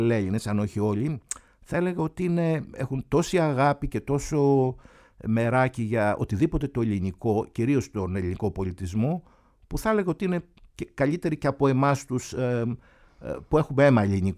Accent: Peloponnese, Greece; στη Λακωνία, που είναι η ιδιαίτερη πατρίδα μου, ή ξέρω εγώ στην, γενικότερα στην Πελοπόννησο

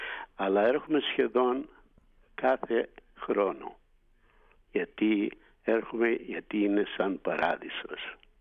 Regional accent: Karlovasi, North Aegean, Greece; moved away as an adult; Γεννήθηκα το 1942, μεγάλωσα στο Καρλόβαση, διδάκτηκα στο Καρλόβαση και πήγα και στρατό στη Σάμο και έφυγα από εδώ περίπου 25 χρονών.

